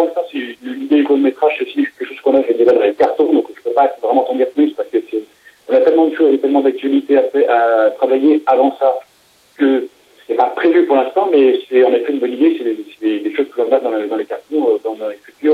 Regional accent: France; on est français, on l'assume parfaitement

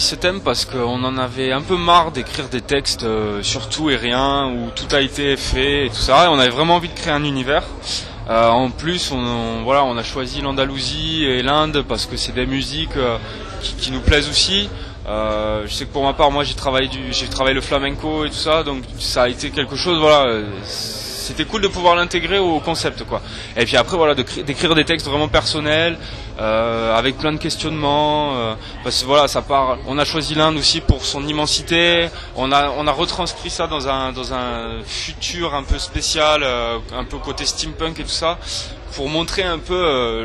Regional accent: Toulouse, Occitanie, France; c'est la release party qu'on a fait chez nous à Toulouse.

